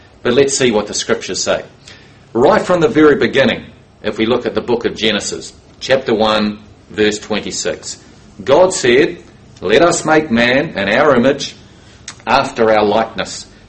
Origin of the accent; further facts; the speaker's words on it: New Zealand; I'm from New Zealand, and I too would like to welcome you all here.